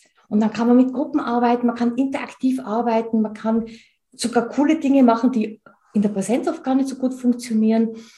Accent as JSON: {"language": "German", "region": "Tyrol", "country": "Austria", "said": "Und ich bin Tirolerin, wie man unschwer hört."}